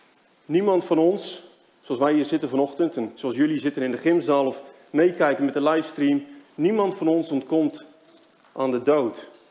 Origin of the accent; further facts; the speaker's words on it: Urk, Flevoland, Netherlands; also born or lived in London, United Kingdom; ik kom uit Urk. En recentelijk zijn we vanuit Londen verhuisd weer naar Nederland